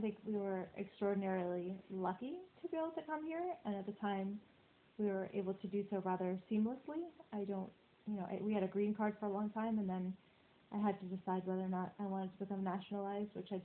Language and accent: English; Hanover, New Hampshire, United States; also born or lived in Germany / Spain; I was born in Germany, and then we moved to Spain, and then when I was five, he got a job in Hanover, New Hampshire.